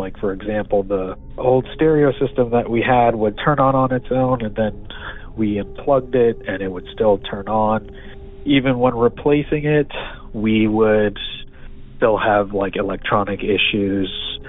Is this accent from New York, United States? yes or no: yes; Queens, New York, United States; now in Pittsburgh, United States; but my story takes place in Queens, New York, in the late 90s and early 2000s. So I grew up in a haunted house there.